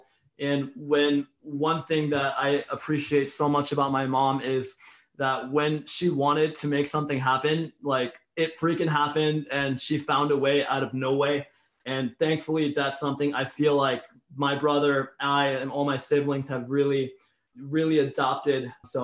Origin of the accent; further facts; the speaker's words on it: New York City, New York, United States; I'm from New York City.